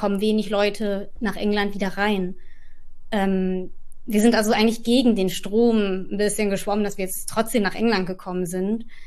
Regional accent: North Rhine-Westphalia, Germany; Ich komme aber auch aus dem Ruhrgebiet

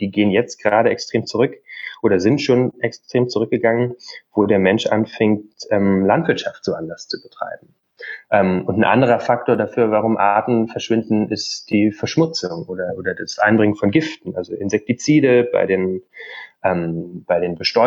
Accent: Brandenburg, Germany; Also ich komme aus Brandenburg, bin da groß geworden, meine Eltern leben da immer noch.

